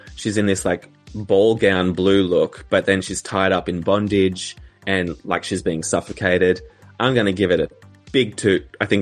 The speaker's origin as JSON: {"language": "English", "country": "Australia", "said": "Because for me, as an Australian watching this, I am getting so sick and tired of being told to vote."}